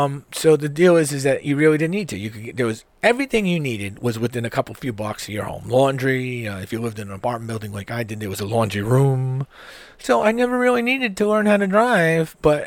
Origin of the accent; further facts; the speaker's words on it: New York City, New York, United States; So I grew up in New York City. My father didn't drive, and my mom drove